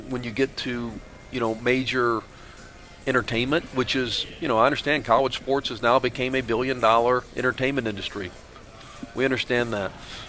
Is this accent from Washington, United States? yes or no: no; Tennessee, United States; I grew up in East Tennessee, so going to Dollywood was kind of a big thing for the summer.